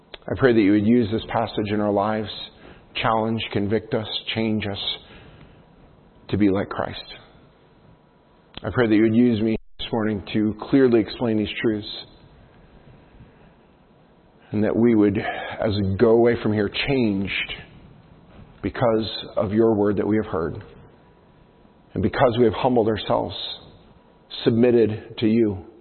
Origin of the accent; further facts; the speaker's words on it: New York, United States; I know I've talked to you before about growing up in the Adirondacks and hiking different mountain trails.